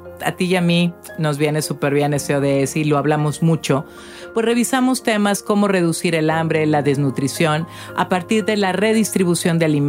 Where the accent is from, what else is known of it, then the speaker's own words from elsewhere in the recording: northern Mexico, Mexico; como buena norteña hay escasez y soy muy sensible a este tema.